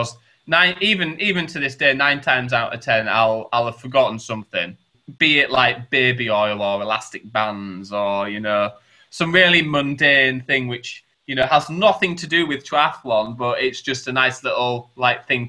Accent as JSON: {"language": "English", "region": "Yorkshire and the Humber", "country": "United Kingdom", "said": "Obviously, because I'm from Yorkshire, I'm really good at chugging drink and stuff."}